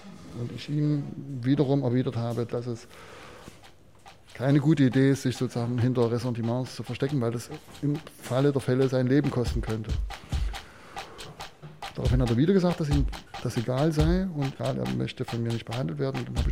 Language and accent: German; Chemnitz, Saxony, Germany; Ich komme aus Karl-Marx-Stadt, aus Reichenbrand, aus Chemnitz